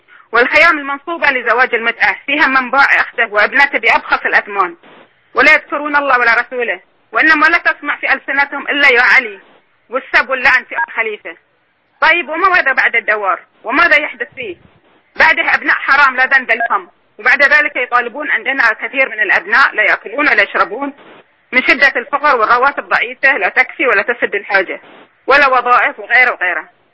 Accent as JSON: {"language": "Arabic", "country": "Bahrain", "said": "أنا مواطنة بحرينية سنية"}